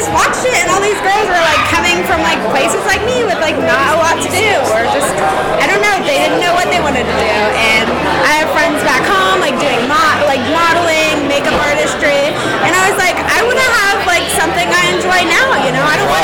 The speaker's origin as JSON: {"language": "English", "region": "West Virginia", "country": "United States", "moved": "as an adult", "said": "Well, I'm 18, and I came from West Virginia about 2 months ago."}